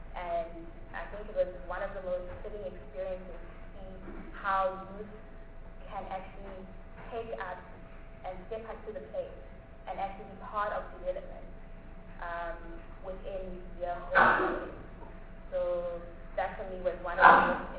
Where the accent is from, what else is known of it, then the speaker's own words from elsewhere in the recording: Pietermaritzburg, KwaZulu-Natal, South Africa; I come from Pietermaritzburg, KwaZulu Natal. I'm currently at LMNU in Port Elizabeth.